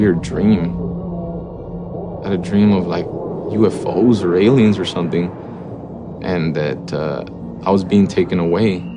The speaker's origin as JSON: {"language": "English", "town": "Los Angeles", "region": "California", "country": "United States", "tie": "born or raised there", "said": "Well, I was born in Los Angeles in 1978."}